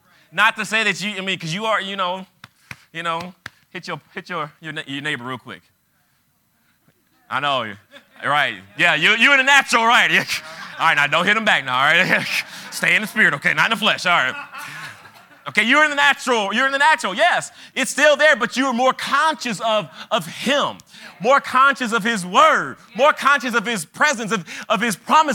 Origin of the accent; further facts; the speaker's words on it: Detroit, Michigan, United States; I grew up in Detroit. We had organ, drum, bass.